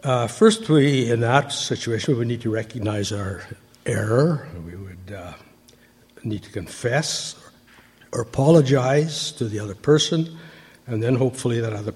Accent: Saskatoon, Saskatchewan, Canada; I'm from Saskatoon, a little group down the road, down the Yellowhead Highway here, a few miles.

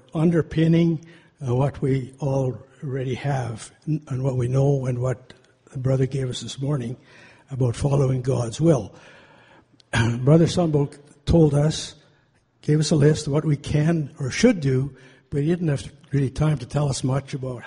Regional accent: Saskatoon, Saskatchewan, Canada; Good evening. … from Saskatoon.

